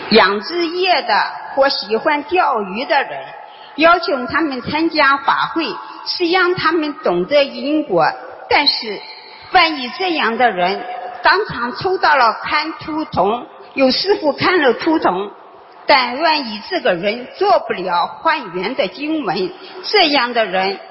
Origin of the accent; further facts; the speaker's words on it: Osaka, Japan; 我是大阪的。